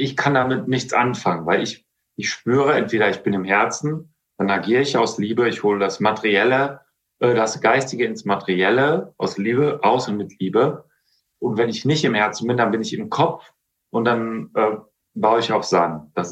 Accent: Tecklenburg, North Rhine-Westphalia, Germany; in Tecklenburg, da wo ich herkomme, da bei Altenbüren

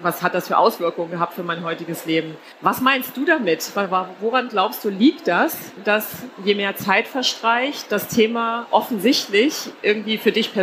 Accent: Saxony-Anhalt, Germany; Wie gesagt, ich komme selbst auch aus Sachsen-Anhalt, bin 12 Jahre älter.

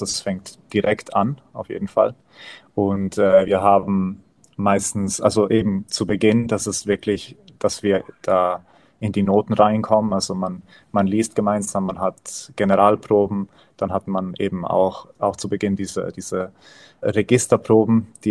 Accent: Switzerland; moved away as an adult; now in Netherlands; Ich bin halb Deutscher, halb Italiener und bin in der Schweiz aufgewachsen. Bin dann mit 18 Jahren in die Niederlande gezogen, um mit meinem Bachelorstudium anzufangen.

